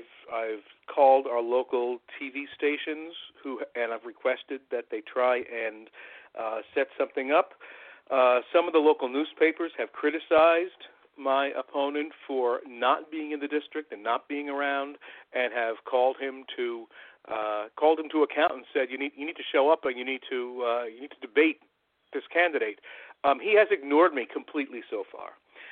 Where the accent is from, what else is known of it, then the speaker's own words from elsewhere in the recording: Shelburne, United States; I've served on the Town Conservation Commission in my hometown of Shelburne